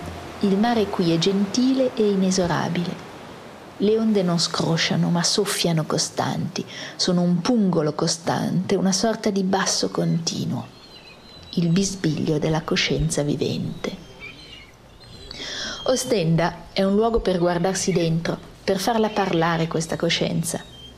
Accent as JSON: {"language": "Italian", "town": "Milan", "region": "Lombardy", "country": "Italy", "said": "Io fiamminga non sono neppure belga. Sono milanese nel profondo, una milanese di una Milano che non c'è più. E allora non ho più città. Sono un'orfana, senza città, senza lingua."}